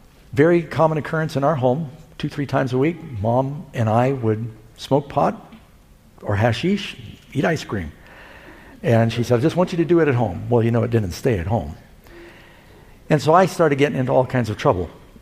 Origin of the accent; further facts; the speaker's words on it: New York City, New York, United States; also born or lived in Burbank, California; Now, I grew up mostly in New York City. I'm born in Southern California, in Burbank. I grew up, Mom moved to New York City after she divorced Dad.